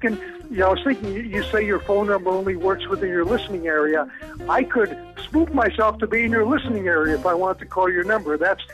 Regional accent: New York, United States; I mean, I'm a New Yorker originally, right? You jaywalk.

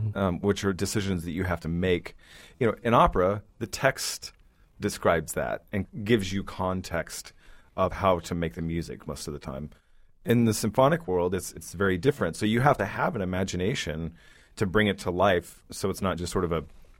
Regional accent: United States; So I thought, well, I'm American, but I can fashion this kind of path

